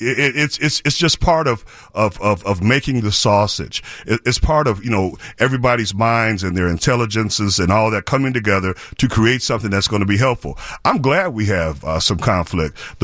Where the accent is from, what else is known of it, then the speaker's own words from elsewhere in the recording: United States; And as an American, our history in terms of the American Revolution and not wanting to be subjects of the British crown